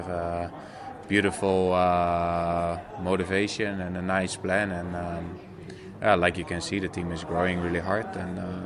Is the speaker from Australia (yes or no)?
no; Netherlands; English is a second language; I'm from Holland.